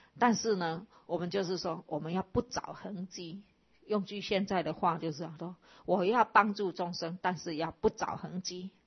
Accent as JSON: {"language": "Chinese", "country": "China", "said": "那我们中国人其实是原本的中国人是很保守嘛。"}